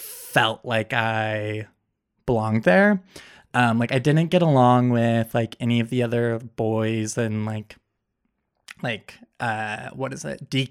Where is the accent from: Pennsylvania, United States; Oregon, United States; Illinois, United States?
Oregon, United States; Dallas; also born or lived in Salem; Yeah, so I grew up in, kind of Dallas, which is really conservative, but in middle school we moved over to Salem, which is less conservative